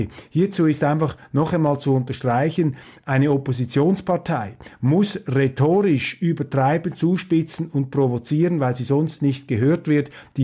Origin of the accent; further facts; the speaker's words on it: Switzerland; da bin ich Schweizer.